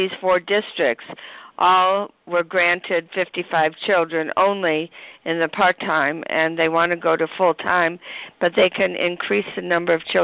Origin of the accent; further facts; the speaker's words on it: Nassau County, New York, United States; Hi, I'm from Nassau County, Long Island, New York.